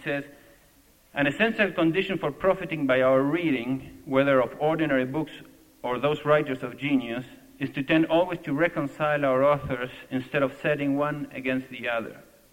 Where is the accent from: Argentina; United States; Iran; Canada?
Argentina; including my home country, my native country, Argentina.